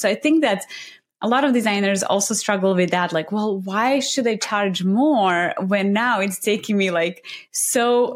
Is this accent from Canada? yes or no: no; Serbia; English is a second language; now in Austin, United States; And I'm going to just mention that I'm from Serbia, but I live in Austin, Texas. And so all my family is back in Serbia.